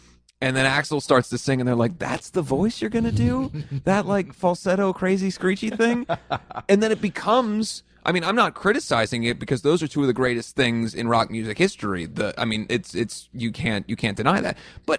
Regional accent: Midwest, United States; It's just like stories about growing up in the Midwest and trying to be a rock star

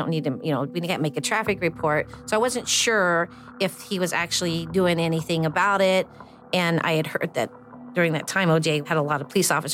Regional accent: Indianapolis, Indiana, United States; I have relatives in Elkhart, but I grew up in Indianapolis.

